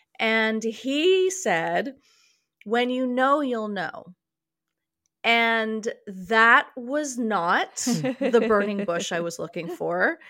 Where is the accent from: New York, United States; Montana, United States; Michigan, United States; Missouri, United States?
New York, United States; New York City; I was raised in New York City. I was the child of actors.